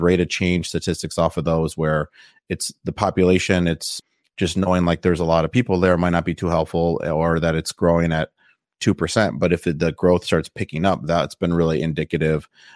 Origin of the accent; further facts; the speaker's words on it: Midwest, United States; like I had said, I grew up in the Midwest